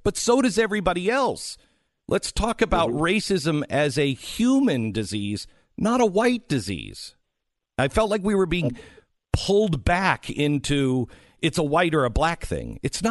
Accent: Seattle, Washington, United States; I grew up in Seattle

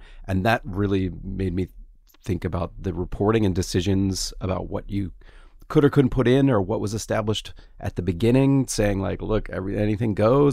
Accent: Gainesville, Florida, United States; born there; I was born in Gainesville.

